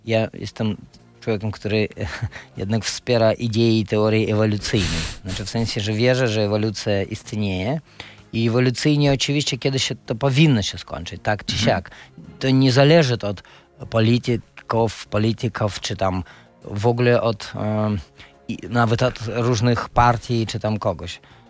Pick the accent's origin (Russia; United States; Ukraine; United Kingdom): Russia; Siberia; moved away; bo ja na przykład wychowałem się w radzieckim stanie.